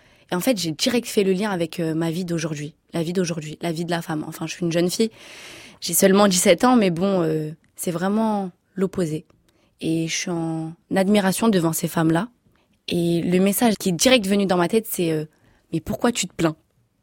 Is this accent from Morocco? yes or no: yes; Morocco; Donc moi, je suis originaire du Maroc